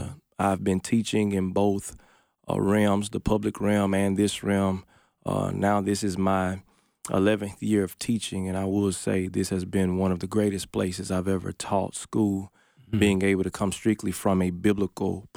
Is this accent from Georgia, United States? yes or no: no; Shannon, Mississippi, United States; Born and raised in Shannon, Mississippi, born to a very godly family, a godly mother, godly father, godly grandparents.